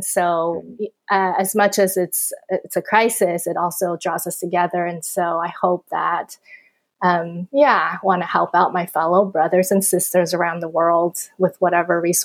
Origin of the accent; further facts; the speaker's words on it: Taiwan; I grew up in Taiwan, so I grew up reading kind of Chinese mythology books